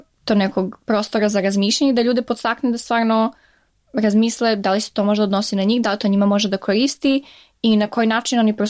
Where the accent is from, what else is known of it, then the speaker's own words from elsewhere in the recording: Niš, Southern and Eastern Serbia, Serbia; now in United States; imam akcenat kad pričam srpski, što sam iz Niš, što ako mi je bilo toliko lepo tamo, treba tamo da se odselim